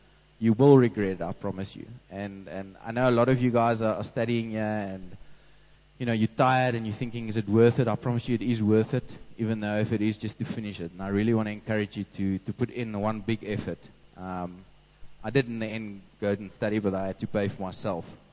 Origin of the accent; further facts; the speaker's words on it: Windhoek, Khomas, Namibia; Then my parents moved to Namibia, into Windhoek. So I grew up in Namibia